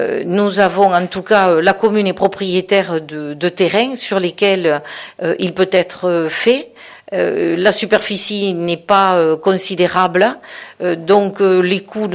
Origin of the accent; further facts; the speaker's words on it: Fleury, France; Je suis d'origine de Fleury. Je connais tous les coins et les recoins de ma commune.